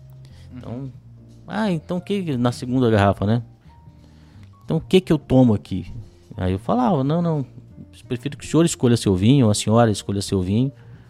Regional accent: Minas Gerais, Brazil; era uma rede de restaurantes lá de Belo Horizonte, que eu sou mineiro.

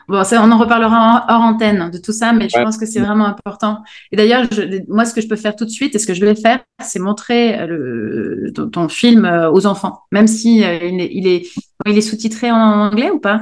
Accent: France; Non, je suis française.

